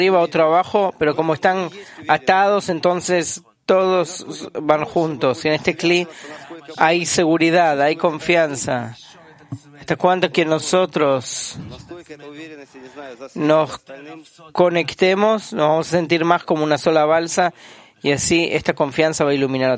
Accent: Novosibirsk, Novosibirsk Oblast, Russia; soy de Novosibirsk

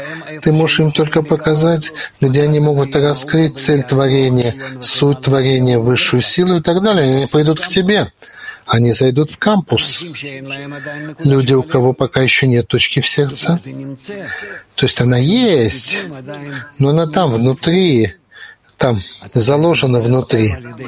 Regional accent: Belarus; Я родился в Белоруссии, я там рос, я знаю эту страну

